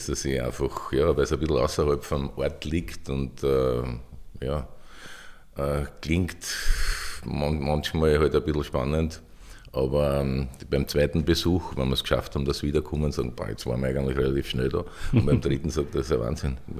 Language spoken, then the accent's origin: German; Reisdorf, Lower Austria, Austria; Ich bin auch Waldviertler, bin in Reisdorf geboren, das gehört zum Bezirk Horn, Gemeinde Berneck, Geras ist vielleicht ein bisschen bekannter.